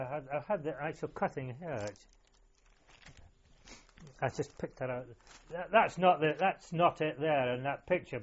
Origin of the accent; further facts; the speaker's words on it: Scotland, United Kingdom; being a Scot